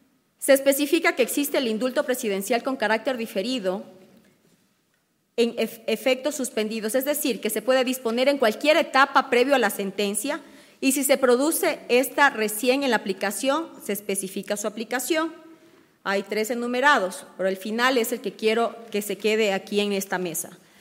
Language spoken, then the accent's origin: Spanish; Ecuador; todos somos ecuatorianos, estudiemos donde estudiemos, en el Ecuador o fuera del país